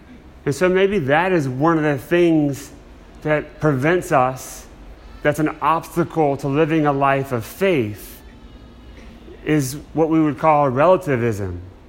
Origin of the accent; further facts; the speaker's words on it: Louisiana, United States; I grew up in South Louisiana. Just everybody I knew was Catholic.